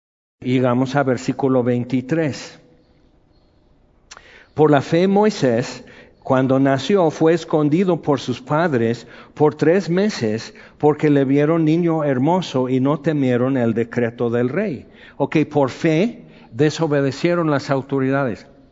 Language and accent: Spanish; Mexico; pues yo soy mexicano.